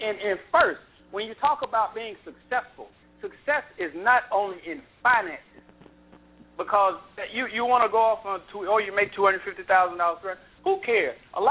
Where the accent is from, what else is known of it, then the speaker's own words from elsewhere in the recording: New Orleans, Louisiana, United States; I'm from New Orleans, man. You ain't going to tell me anything.